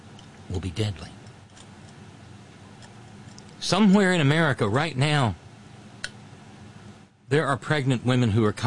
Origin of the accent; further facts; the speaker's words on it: United States; Dobbs matters to me because I'm an American who cherishes freedom.